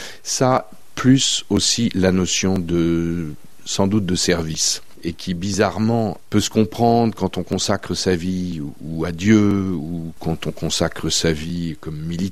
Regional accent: Laval, Pays de la Loire, France; moi je suis Mayennais, je suis né à Laval

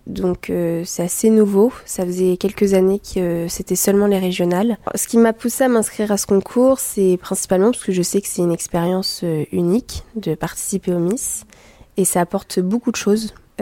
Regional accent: Tourville-sur-Odon, Normandy, France; J'aime beaucoup ma Normandie, j'aime beaucoup ma ville, même si je suis de Tourville-sur-Odon, voilà, je suis quand même à côté. Et puis j'ai toute ma famille, tous mes amis

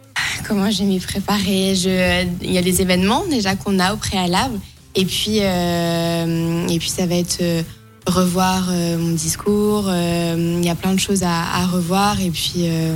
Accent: Mortain-Bocage, Normandy, France; De Mortain. Je viens de Mortain-Bocage, dans le sud de Manche.

